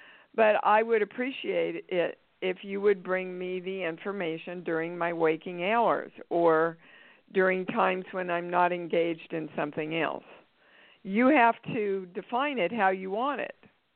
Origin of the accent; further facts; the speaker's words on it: Kansas, United States; See, we don't have them in California, but I grew up with them in Kansas.